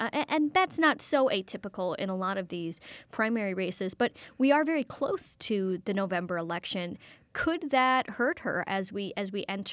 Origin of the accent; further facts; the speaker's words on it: Lake Geneva, Wisconsin, United States; Well, I'm from Lake Geneva, though.